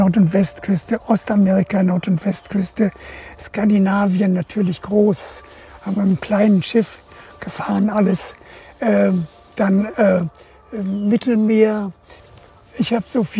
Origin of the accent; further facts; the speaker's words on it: Kołobrzeg, West Pomeranian Voivodeship, Poland; born there; Nein, ich bin ja an der Ostsee geboren.